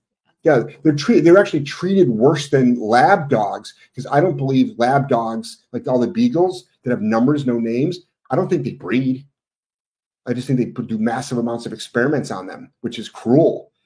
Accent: Ohio, United States; I mean, I grew up with a dog. You know what, though? We're from Ohio. We have access to the Amish farms.

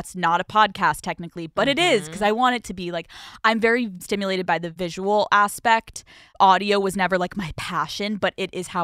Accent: Pennsylvania, United States; I grew up in Pennsylvania.

